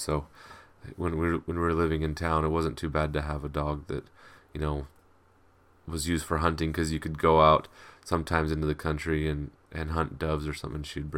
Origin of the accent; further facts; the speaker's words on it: Idaho, United States; when I was growing up in Idaho, we had skunks that would get into our chicken pen